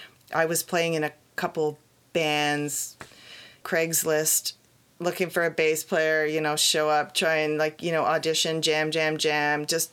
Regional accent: Arnprior, Ontario, Canada; We were living in Toronto, and I grew up in Arnprior.

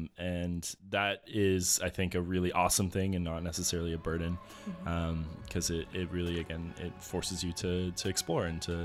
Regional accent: Ontario, Canada; I'm from Ontario. My brother moved out here when I was pretty young

